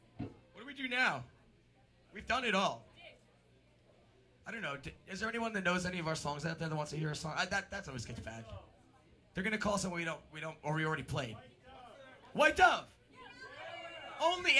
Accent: New York, United States; We are from New York. We are from a few places. Brooklyn, New York, Manhattan, New York, the Manhattan Island, the one that got terrorized.

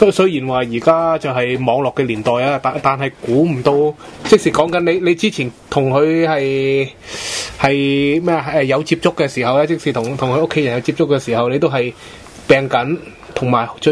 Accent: Macau; 咁就变咗我系土生土长嘅澳门人啦

